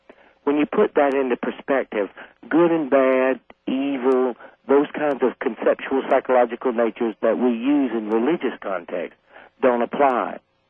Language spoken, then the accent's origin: English; the South, United States; this is the way I grew up. I grew up fighting in the South.